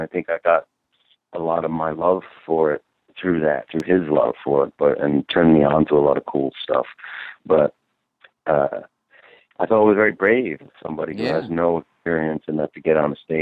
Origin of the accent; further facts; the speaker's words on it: Mount Vernon, New York, United States; I grew up in Mount Vernon, New York.